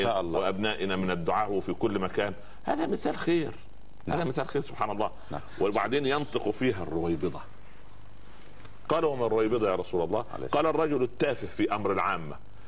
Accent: Egypt; عندنا في مصر

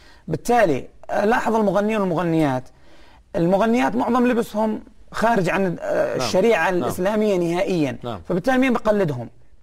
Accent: Saudi Arabia; من وجهة نظري الشخصية البحتة عندنا بالسعودية اللبس الرسمي الثوب والشماغ والعقال

